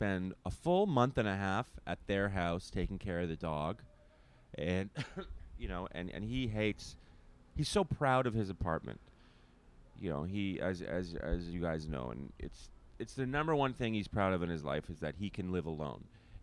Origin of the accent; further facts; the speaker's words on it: Canada; I'm Canadian